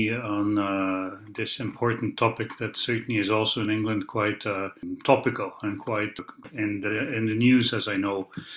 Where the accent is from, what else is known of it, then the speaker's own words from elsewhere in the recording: Belgium; first language Dutch; English is a second language; I'm originally from Belgium, Dutch-speaking